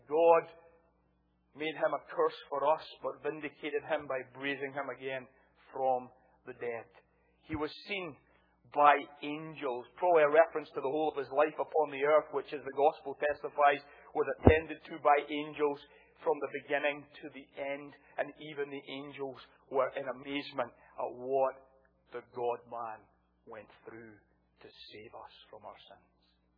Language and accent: English; Scotland, United Kingdom; I'm Scottish, but my wife is Irish.